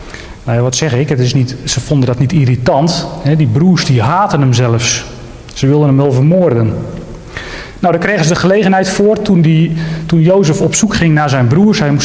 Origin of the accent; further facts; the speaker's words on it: Apeldoorn, Gelderland, Netherlands; ik kom dus uit Apeldoorn, uit de Messiaanse gemeente Braga daar.